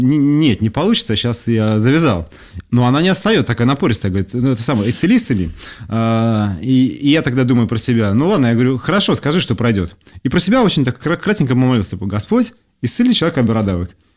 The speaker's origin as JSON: {"language": "Russian", "region": "Saint Petersburg", "country": "Russia", "said": "я такой из Ленинграда"}